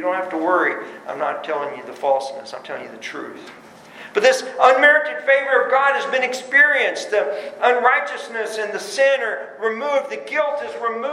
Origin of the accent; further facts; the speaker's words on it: Texas, United States; But you know, I'm as Texan as they come. I grew up here